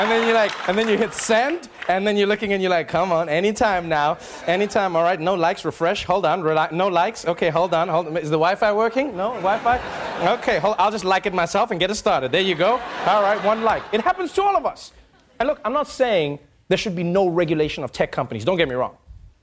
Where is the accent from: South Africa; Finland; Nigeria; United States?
South Africa; All of a sudden, I'm just a South African baby slammer. That's who I am.